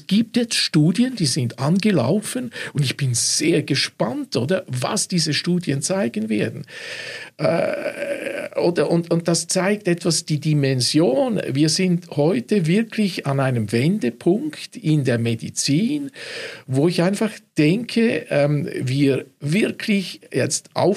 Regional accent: Switzerland; Etwas, das mich als Schweizer und auch als, ich esse gerne

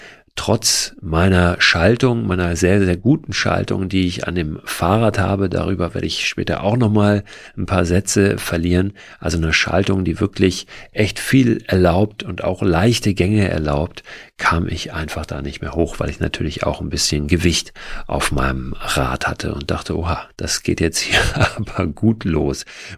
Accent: Hamburg, Germany; Ich komme ja aus dem Norden, hier gibt's keine Berge. Ja, der höchste Berg Hamburgs, der ist 116 Meter hoch.

